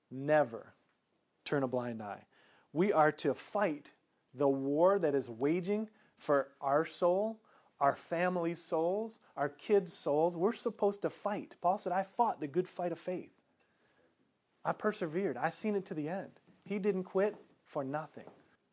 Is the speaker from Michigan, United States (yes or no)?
yes; Detroit, Michigan, United States; I grew up in Detroit.